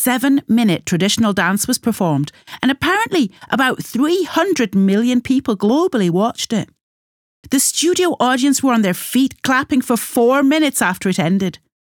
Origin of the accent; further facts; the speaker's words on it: Northern Ireland, United Kingdom; I'm from County Down in Northern Ireland